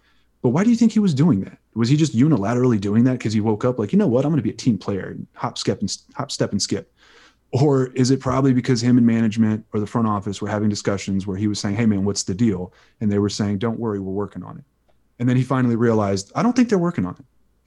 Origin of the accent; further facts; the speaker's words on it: Houston, Texas, United States; I love Houston. I'm from Houston. Rockets fan since I was born.